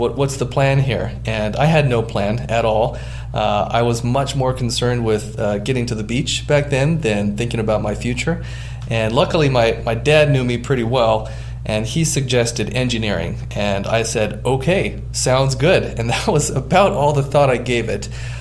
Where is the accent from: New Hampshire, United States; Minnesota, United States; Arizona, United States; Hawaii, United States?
Hawaii, United States; I grew up in Hawaii surfing, and Pipeline is a very famous beach on the north shore of Oahu.